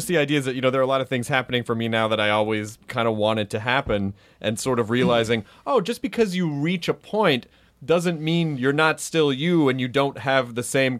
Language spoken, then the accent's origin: English; Louisville, Kentucky, United States; born there; I was born in Louisville, Kentucky.